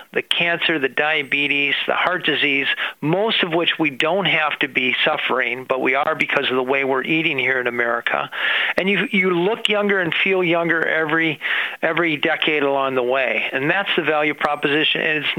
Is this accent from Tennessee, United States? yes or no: no; Minnesota, United States; I'm a Minnesotan. Minnesotans aren't inclined to puffery